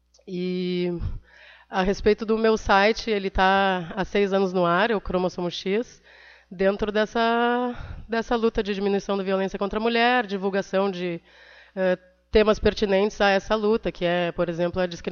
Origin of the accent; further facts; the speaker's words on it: Porto Alegre, Rio Grande do Sul, Brazil; now in Montenegro, Brazil; cheguei em Montenegro em 2013, eu sou de Porto Alegre